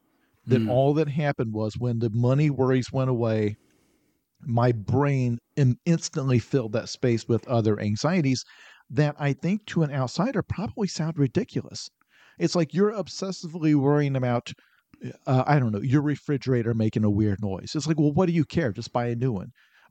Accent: Illinois, United States; In rural Illinois, town of about 4,000 people in southern Illinois.

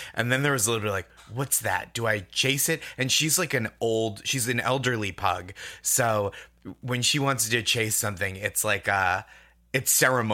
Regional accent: Boston, Massachusetts, United States; And then I grew up in the Boston suburbs and Alston, I should say, is like a borough of Boston essentially. And so within the city.

